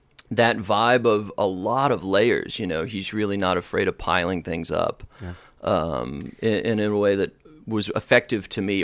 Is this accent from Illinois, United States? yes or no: no; Boston, Massachusetts, United States; Yeah, I grew up on the South Shore.